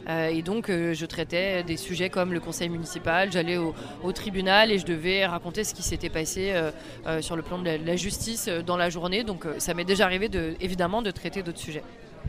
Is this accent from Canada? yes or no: no; Ivry-sur-Seine, Île-de-France, France; je viens d'Ivry-sur-Seine, qui est une ville dans le Val-de-Marne, juste à côté de Paris, où il y a une culture handballistique très, très importante. Et du coup, j'ai grandi avec le handball.